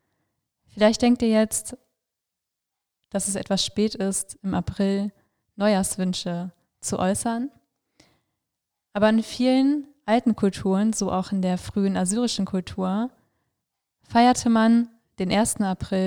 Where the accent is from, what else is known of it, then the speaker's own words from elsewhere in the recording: Paderborn, North Rhine-Westphalia, Germany; ich komme aus Paderborn.